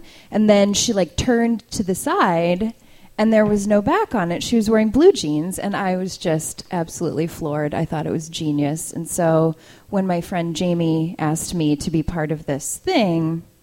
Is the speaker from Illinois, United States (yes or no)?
yes; Rock Falls, Illinois, United States; I was this little girl growing up in Rock Falls, Illinois, which is a tiny little farm.